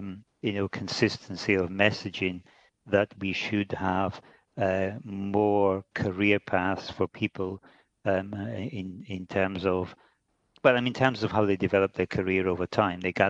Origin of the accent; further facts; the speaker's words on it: Scotland, United Kingdom; because I'm Scottish, when I'm back in Scotland